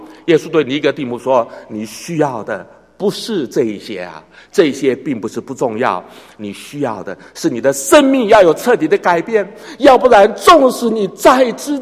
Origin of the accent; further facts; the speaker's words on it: China; 好像我们中国人所说的，江山易改，怎样本性难移。